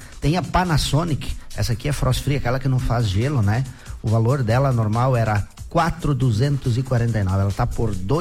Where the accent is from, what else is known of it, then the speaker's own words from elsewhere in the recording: Bom Jesus do Oeste, Santa Catarina, Brazil; born there; Ele estudava comigo lá de Bom Jesus do Oeste.